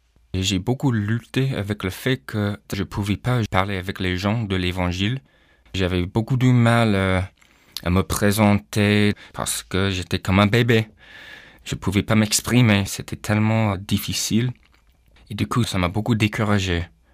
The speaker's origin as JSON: {"language": "French", "country": "Canada", "tie": "born or raised there", "first_language": "English", "second_language": "French", "lives_now": "France", "said": "J'ai grandi au Canada et c'est un pays bilingue. Mais le problème, c'est que je parlais qu'anglais. J'ai appris un petit peu de français à l'école"}